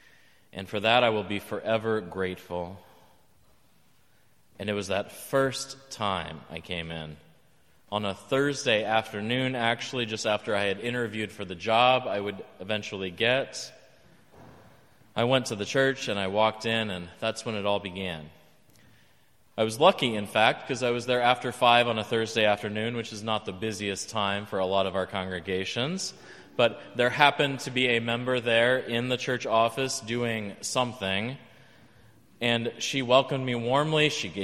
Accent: Texas, United States; I had returned to my home state after a 2-year absence

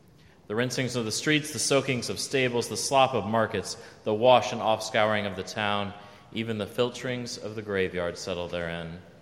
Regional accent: Texas, United States; I grew up in Texas. I'm used to droughts.

